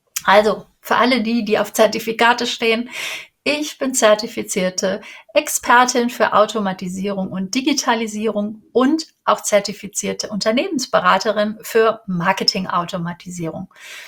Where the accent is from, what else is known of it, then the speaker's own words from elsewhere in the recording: Cologne, North Rhine-Westphalia, Germany; Ich bin Kölnerin.